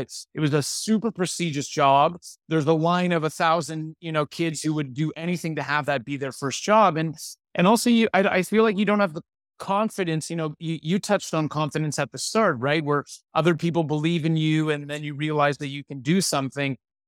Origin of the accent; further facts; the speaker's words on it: Toronto, Ontario, Canada; Like it could be in my hometown of Toronto, Ontario